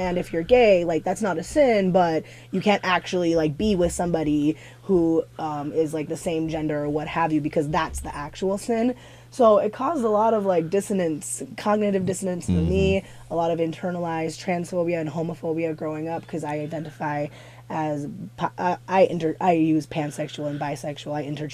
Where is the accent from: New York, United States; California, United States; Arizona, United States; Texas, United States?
Texas, United States; I was raised in a very, first of all, I was raised in Texas, super conservative state in the first place.